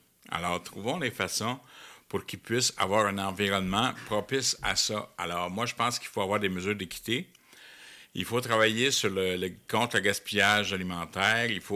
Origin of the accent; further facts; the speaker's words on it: Joliette, Quebec, Canada; Mais tu sais, je viens de Joliette, hein.